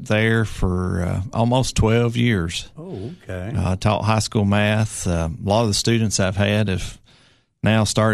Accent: Coalmont, Tennessee, United States; born there; also born or lived in Spring City, Rhea County; I was born in Grundy County in Colmont, so a small community.

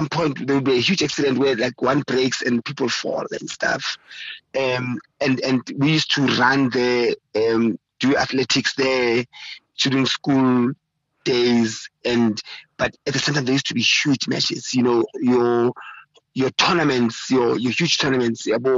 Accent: Soweto, Gauteng, South Africa; Absolutely. I hated attending matches.

